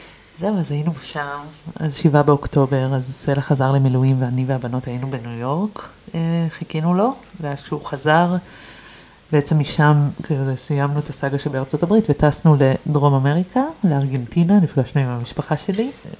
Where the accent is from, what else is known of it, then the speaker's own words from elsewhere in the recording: Ra'anana, Central District, Israel; אני גדלתי ברעננה. אני ילדה עירונית. אז אני גם בתוכי מחזיקה את הגם וגם, אני גם עכבר העיר וגם עכבר הכפר, okay. אני מאוד נהנית לבוא לפה לתל אביב, אבל אני גרה במדבר כבר 13 שנה